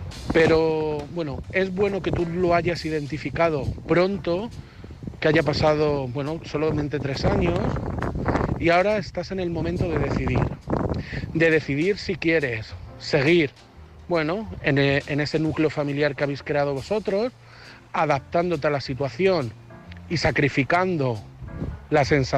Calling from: Madrid, Community of Madrid, Spain; de Madrid

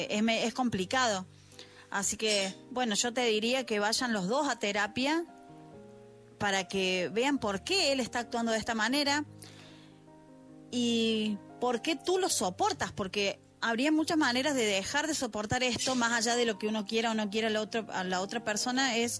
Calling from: Argentina; desde Argentina

